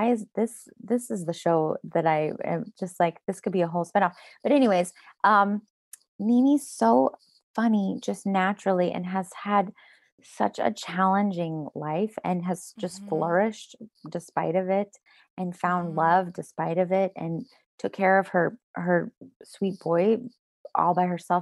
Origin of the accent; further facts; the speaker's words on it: Denver, Colorado, United States; I grew up in Colorado and Denver.